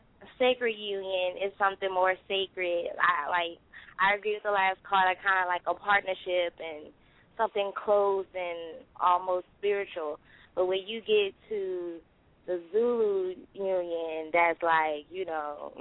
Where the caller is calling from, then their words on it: Louisiana, United States; calling from Enridge.